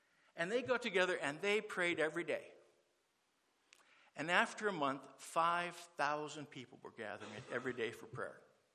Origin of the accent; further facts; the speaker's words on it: United States; And as I'm from the United States originally, when I look at the United States and Canada and stuff, I see biblical illiteracy like I have never seen in my life.